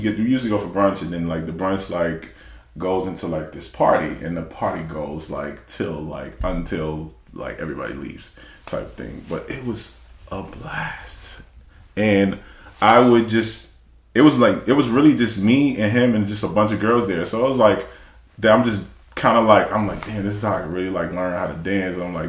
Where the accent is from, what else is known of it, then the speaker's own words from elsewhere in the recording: Michigan, United States; Oh, I'm from Michigan.